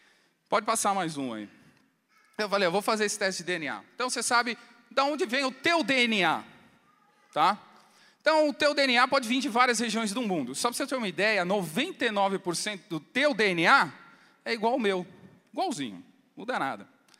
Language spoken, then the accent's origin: Portuguese; São Bernardo do Campo, São Paulo, Brazil; born there; sou brasileiro. Nasci em São Bernardo do Campo, tá? Quem conhece São Bernardo é a terra da batata, muito bom lá. Nasci na maternidade de São Bernardo. Nasci no dia 4 de julho de 79